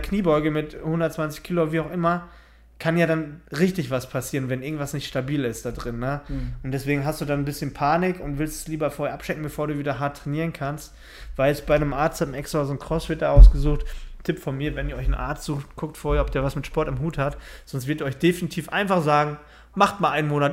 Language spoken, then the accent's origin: German; Dortmund, North Rhine-Westphalia, Germany; Das muss man als Dortmunder sich eingestehen.